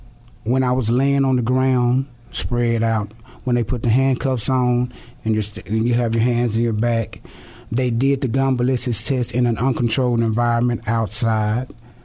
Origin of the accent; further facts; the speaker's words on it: Dallas, Texas, United States; born and raised in Dallas, Texas. I'm 37 years old.